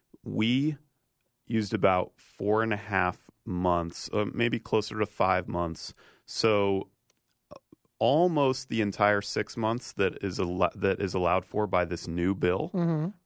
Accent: Sagle, Idaho, United States; So I'm from rural Idaho. I grew up in Sagal, outside of Sandpoint.

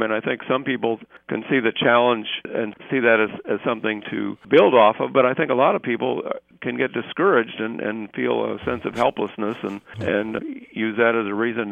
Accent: Chicago, Illinois, United States; I was originally from Chicago, and I think it's quite a bit different in a big city than it is where I am now

